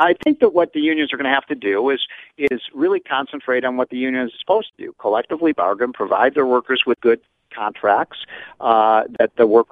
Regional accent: Illinois, United States; not every single union member in a state like Washington or California or my home state of Illinois is a liberal Democrat

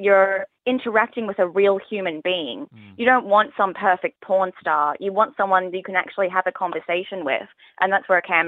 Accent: Australia; accent: Australian; accent is actually such a selling point because the boys come in and they say, oh my gosh, you're Australian. Yeah. I love your accent.

